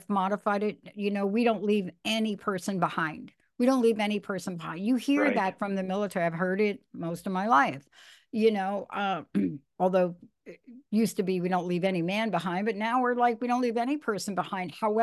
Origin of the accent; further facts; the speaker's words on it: New York, United States; I grew up in New York in the projects, and I've been to some barracks